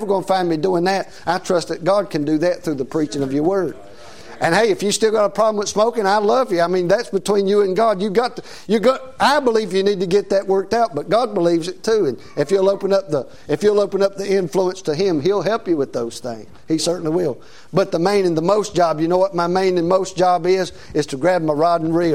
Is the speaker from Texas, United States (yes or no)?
no; Cana, Virginia, United States; also born or lived in Mount Airy, North Carolina; I'm from Cana, Virginia, man. I'm from Mount Airy, North Carolina. I'm from as far back in the country as you get.